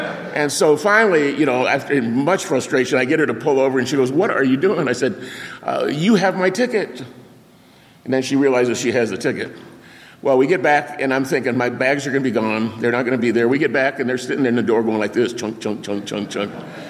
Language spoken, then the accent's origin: English; Arizona, United States; I was raised in Arizona for much of my life, and they have big open pit copper mines.